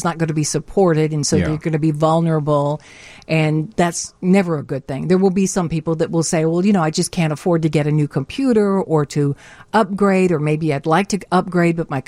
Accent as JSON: {"language": "English", "town": "Aurora", "region": "Illinois", "country": "United States", "tie": "born or raised there", "said": "and my hometown of Aurora is checking in."}